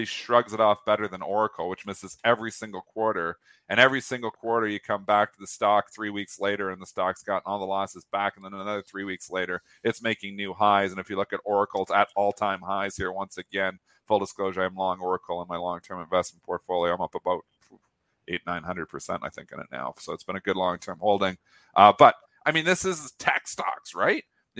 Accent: Canada; it's called Canfor in Canada because I'm Canadian

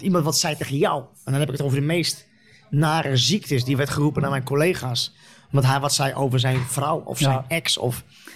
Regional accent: Netherlands; oké, ik ben Nederlander, maar van Marokkaanse kom af.

